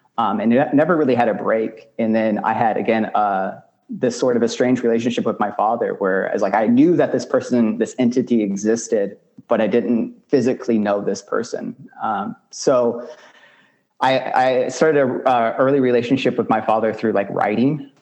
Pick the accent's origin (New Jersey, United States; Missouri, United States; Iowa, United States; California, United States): Missouri, United States; also born or lived in San Antonio, Texas; Growing up as someone who identifies as Mexican American, someone who was born in San Antonio, but, you know, moved to Missouri at a young age and was sort of uprooted from that original environment